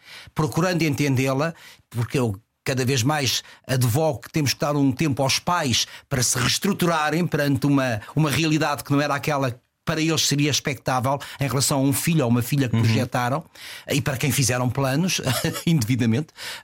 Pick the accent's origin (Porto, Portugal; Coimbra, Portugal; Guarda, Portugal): Coimbra, Portugal; also born or lived in Lisbon; Eu sou lisboeta e a minha infância é passada em Coimbra, dos 3 anos, 4, digamos assim, até aos 17.